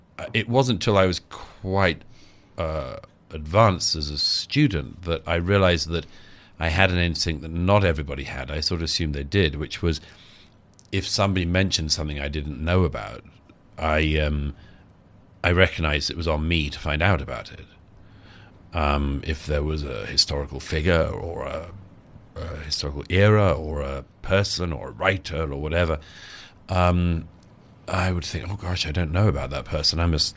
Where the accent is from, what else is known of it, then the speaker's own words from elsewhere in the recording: United Kingdom; And I'm also British, so we're not very good at talking about ourselves.